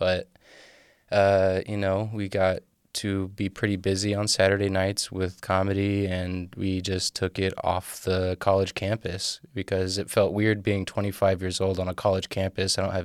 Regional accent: the South, United States; Yeah, see, we're from the South, so we kind of grew up with, like, half-assed sort of education.

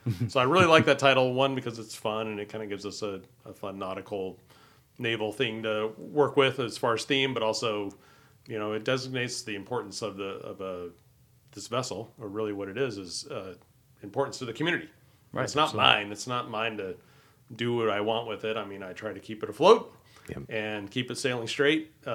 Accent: Vancouver, Washington, United States; also born or lived in Texas; Not super native to Vancouver, but almost. I came here as a wee lad from, to borrow some Kiggins Irish, from Texas, but been functionally growing up in Vancouver since 75.

